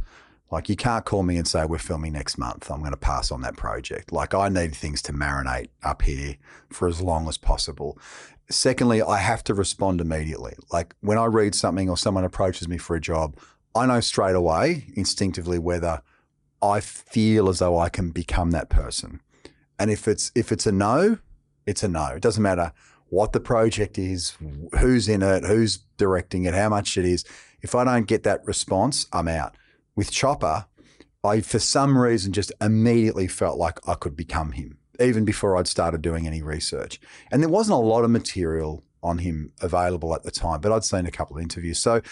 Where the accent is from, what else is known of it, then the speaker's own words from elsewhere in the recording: Tullamarine, Victoria, Australia; And then we moved to Tullamarine. I pretty much spent my childhood in Tulla, out near the airport.